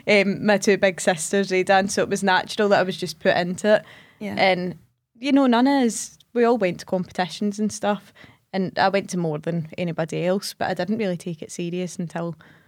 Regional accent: Bellshill, Scotland, United Kingdom; I was born in Bells Hill, and that's where I grew up. I still live in Bells Hill.

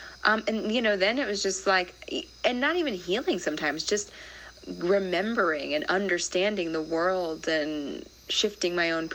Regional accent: Iowa, United States; I grew up in Iowa, you know, I grew up in a pretty conservative part of Iowa, and then I worked in the government.

